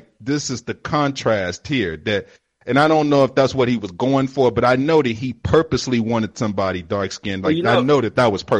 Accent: United Kingdom; In America, I'm British.

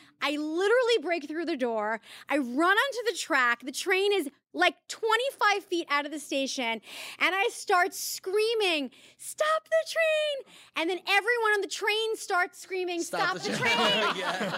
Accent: New York, United States; But also I'm from New York, so, yeah. You know, I'm biased, I guess.

